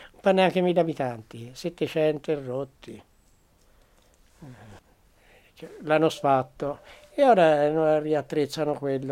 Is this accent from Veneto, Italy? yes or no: no; Lucca, Tuscany, Italy; born there; sono nato sotto la provincia di Lucca. Qui eravamo Lucca, ora è venuta Pistoia, viene cambiato tutto.